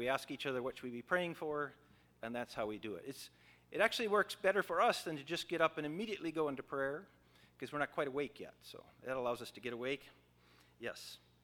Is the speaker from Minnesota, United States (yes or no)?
yes; Minnesota, United States; I'm from Minnesota originally and from here, and I don't like the climate of Texas and so on.